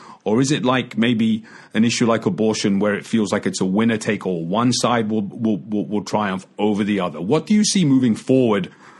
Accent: United Kingdom; obviously, I grew up in the United Kingdom, and our attitude to guns is, okay, yeah, I have to go and get a license

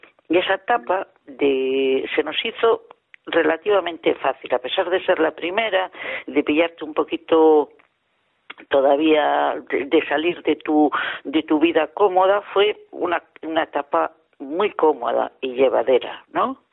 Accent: Vigo, Galicia, Spain; yo soy de Vigo

